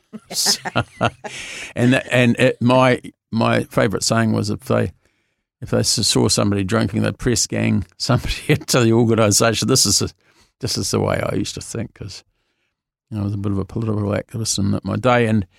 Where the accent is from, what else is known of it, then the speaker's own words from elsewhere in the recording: Dunedin, Otago, New Zealand; I'm originally from Dunedin. I grew up in an alcoholic family.